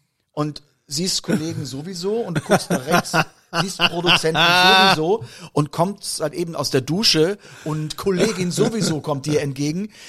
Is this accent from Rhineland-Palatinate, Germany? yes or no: yes; Koblenz, Rhineland-Palatinate, Germany; man muss unterscheiden zwischen Winter in den Bergen und Winter aus der Region, wo ich herkomme, nun aus Koblenz.